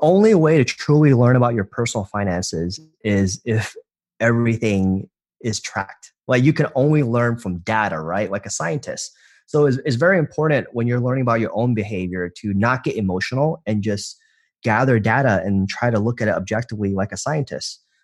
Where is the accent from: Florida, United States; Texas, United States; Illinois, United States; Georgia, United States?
Georgia, United States; Atlanta; also born or lived in New York City; I lived in Manhattan, and I recently moved to Atlanta to, you know, it's my hometown. I want to be closer to my family.